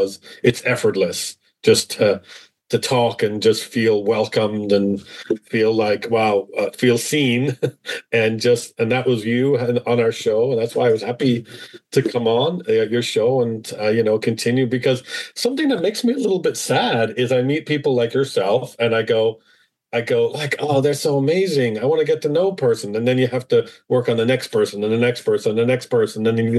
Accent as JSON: {"language": "English", "country": "Ireland", "moved": "as an adult", "lives_now": "United States", "said": "I am originally from Ireland. I came over here to the United States in the early 90s to be a camp counselor."}